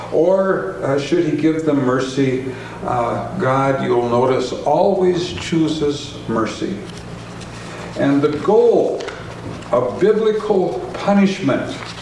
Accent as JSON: {"language": "English", "region": "South Dakota", "country": "United States", "said": "We come from South Dakota"}